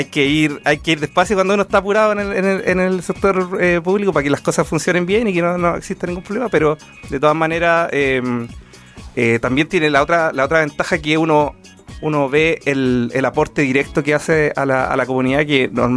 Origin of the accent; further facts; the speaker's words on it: Rancagua, O'Higgins, Chile; Soy, bueno, un rancagüino. Crecí en Rancagua, estudié en Ingeniería Eléctrica en la USAT y trabajé en el sector privado, también en el sector público. Y en 2022 me nombraron Seremi de Energía y volví aquí a mi ciudad, a mis orígenes.